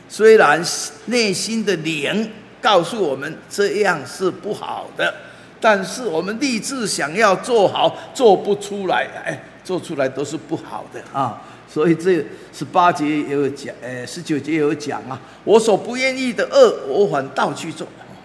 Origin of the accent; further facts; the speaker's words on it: China; 那我们中国人啊很会解说这个情欲